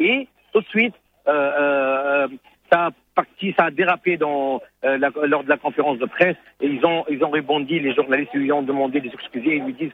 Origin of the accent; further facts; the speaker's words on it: Tunisia; Je m'attends à un autre scénario complètement différent en tant que Tunisien.